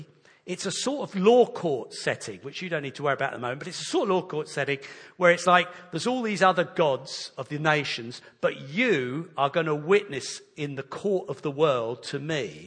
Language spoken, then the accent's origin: English; England, United Kingdom; You know, I'm an Englishman. British passport.